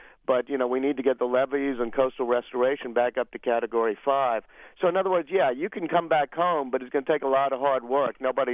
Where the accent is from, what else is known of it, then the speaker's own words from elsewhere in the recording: New Orleans, Louisiana, United States; I grew up in Broadmoor, as I said, around Napoleon Avenue, and it was a totally integrated neighborhood when I was growing up.